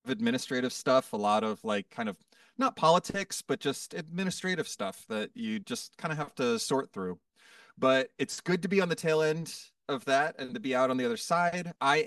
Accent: Villanova, Pennsylvania, United States; No, I grew up in a Philadelphia suburb. I'm from just outside Philadelphia. I grew up in the Main Line in a town called Villanova, and it was an affluent suburban upbringing.

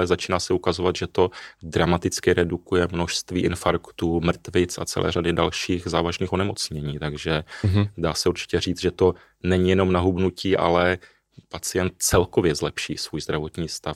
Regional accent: Ostrava, Moravian-Silesian Region, Czechia; Já sám jsem už 11 let abstinentem a pocházím z Ostravy.

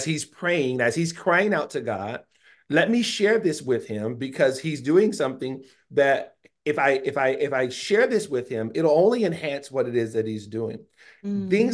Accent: Stockton, California, United States; I knew that there's a temple in my hometown of Stockton at that time

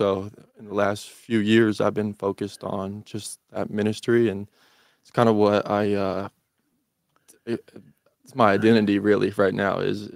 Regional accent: Portland, Indiana, United States; I'm from Portland, Indiana. I'm 22 years old

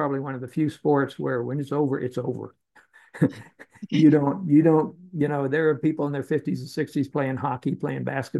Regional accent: Dallas, Texas, United States; also born or lived in Canada; I grew up in Dallas after my family moved down here from Canada

